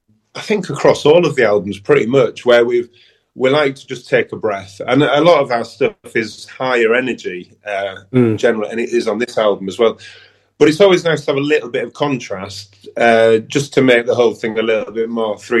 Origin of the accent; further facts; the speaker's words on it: Yorkshire and the Humber, United Kingdom; Yeah, I mean, I'm from Britain, that is as close as there's always somewhere I get that's the closest to Bridlington on the turn, and Leeds Brudenell will be my hometown show, let's call it.